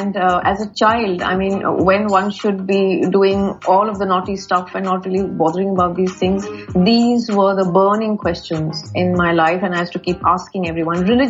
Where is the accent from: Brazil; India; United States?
India; now in Dubai, United Arab Emirates; I'm 55 years old. I live in Dubai and I'm a professional artist and a fashion designer. I was born and brought up in India.